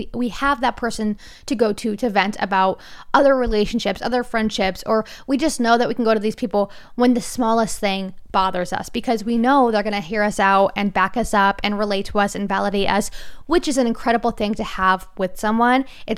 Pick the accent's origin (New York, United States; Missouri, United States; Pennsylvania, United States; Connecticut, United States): Connecticut, United States; I'm from Connecticut. I grew up in it. I get it. I love New England.